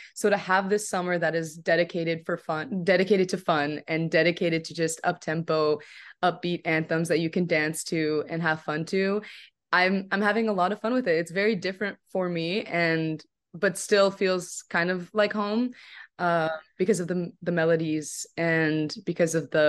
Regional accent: Canada; now I'm in a different part of the world because I'm from Canada.

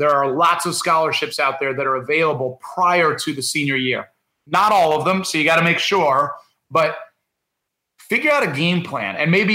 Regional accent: Indiana, United States; I grew up in Indiana.

